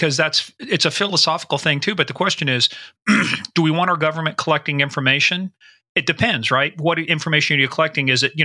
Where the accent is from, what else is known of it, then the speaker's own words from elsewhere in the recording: Iran; I grew up in Iran